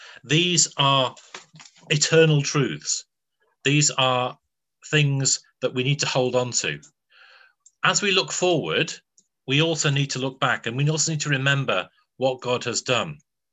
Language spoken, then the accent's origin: English; Blackpool, North West England, United Kingdom; When I was growing up in Anglican Church in Blackpool, Remembrance Day was notable by the fact there were a huge number of people in the congregation that were World War I veterans or World War II veterans.